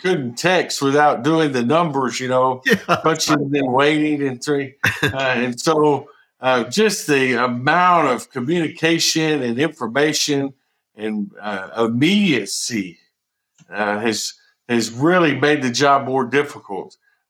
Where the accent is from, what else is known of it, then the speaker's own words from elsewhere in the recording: Colorado City, Texas, United States; And then there was an elementary principal job in my hometown, Colorado City, Colorado ISD.